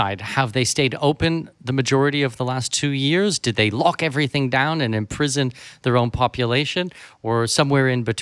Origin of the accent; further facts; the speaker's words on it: Canada; I'm from Canada.